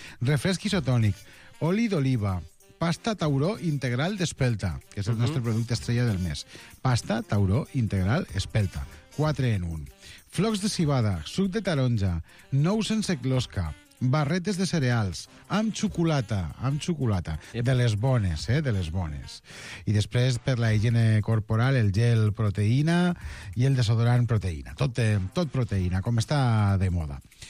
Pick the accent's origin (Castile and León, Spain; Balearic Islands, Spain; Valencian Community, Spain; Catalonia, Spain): Valencian Community, Spain; No, clar, perquè com totes les meves excuses és que jo sóc valencià.